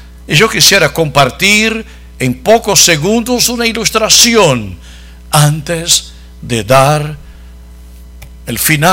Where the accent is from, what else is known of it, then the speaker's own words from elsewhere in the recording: Brazil; Yo quiero estar aquí porque soy brasileño